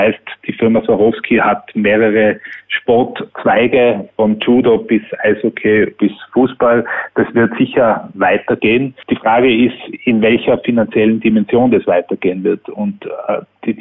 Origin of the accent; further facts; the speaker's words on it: Tyrol, Austria; Und ich bin als Tiroler, sage ich mal so, ich würde mich freuen